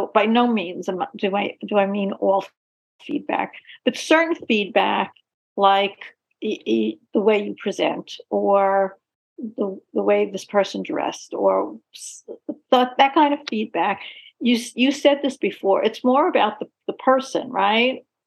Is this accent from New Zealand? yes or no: no; Brooklyn, New York, United States; born there; Oh, no, I was born in Brooklyn.